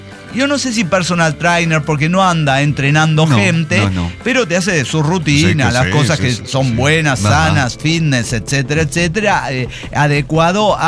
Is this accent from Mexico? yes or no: yes; Mexico; Que soy mexicana